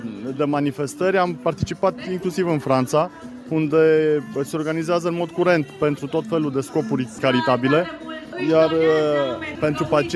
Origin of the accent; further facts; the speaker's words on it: Oravița, Caraș-Severin, Romania; sunt din Oravița